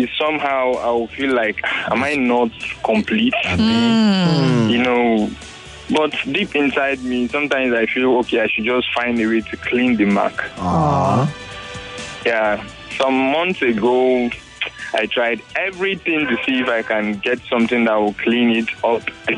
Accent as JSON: {"language": "English", "region": "Adamawa", "country": "Nigeria", "said": "I'm from Adamawa State, like the outer side."}